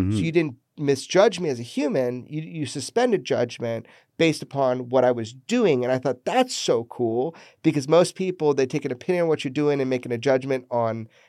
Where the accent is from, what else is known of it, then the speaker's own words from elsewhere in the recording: Pioneertown, California, United States; And then you came to my hometown, Pioneer Town, you know?